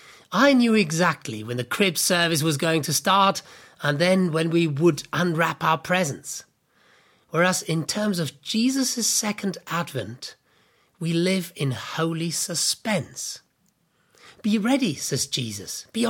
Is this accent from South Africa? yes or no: no; Germany; Christmas Eve was the big day for us when I grew up in Germany.